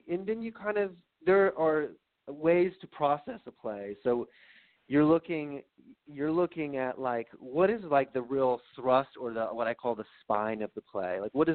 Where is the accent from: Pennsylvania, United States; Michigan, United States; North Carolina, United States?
North Carolina, United States; And so for me, I grew up in North Carolina. Like, you're a basketball fan.